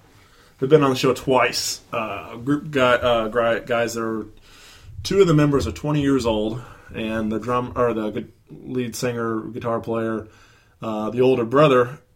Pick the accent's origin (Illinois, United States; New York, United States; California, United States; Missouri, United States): Missouri, United States; Wentzville; yeah, I mentioned a lot that I'm from Wentzville.